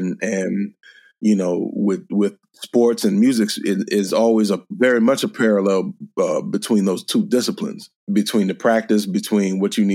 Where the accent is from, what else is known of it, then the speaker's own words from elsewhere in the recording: Detroit, Michigan, United States; That may have been the worst I've seen, and I'm from Detroit.